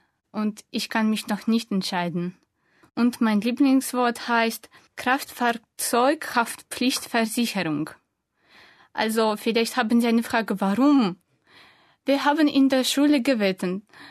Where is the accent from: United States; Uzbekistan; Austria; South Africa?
Uzbekistan; Tashkent; German is a second language; now in Germany; Ich komme aus der Hauptstadt des Usbekistans. Ich bin im Jahre 1998 geboren. Ich lerne Deutsch